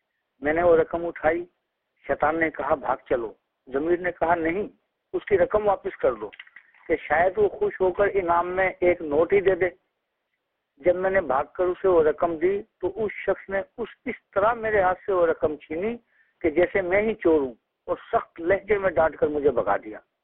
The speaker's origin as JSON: {"language": "Urdu", "town": "Digri", "region": "Sindh", "country": "Pakistan", "said": "ہمارا شہر ڈگری ضلع میرپورخاص سندھ کا ایک بڑا شہر اور تعلقہ بھی ہے."}